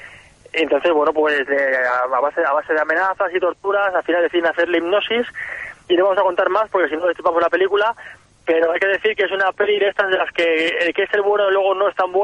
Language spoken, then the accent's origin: Spanish; Ciudad Rodrigo, Castile and León, Spain; se ha rodado en mi pueblo, donde yo me crié.